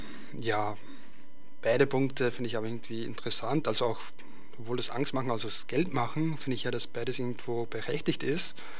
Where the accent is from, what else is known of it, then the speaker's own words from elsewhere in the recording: Vienna, Austria; aber das kann mir hier als Wiener unsportlicher Mensch relativ wurscht sein